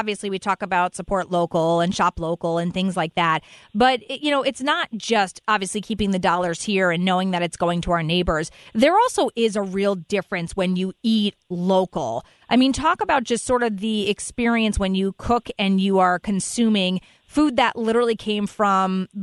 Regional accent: Connecticut, United States; also born or lived in Vermont; I'm not a farmer myself, but I am born and raised in Connecticut, and the only other place I've ever lived full time was Vermont for almost a decade.

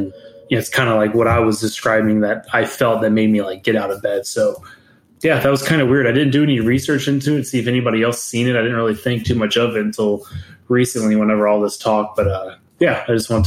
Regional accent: Kansas City, Missouri, United States; the only thing I can compare it to that I'm from Kansas City is like Arrowhead Stadium or like Kauffman Stadium.

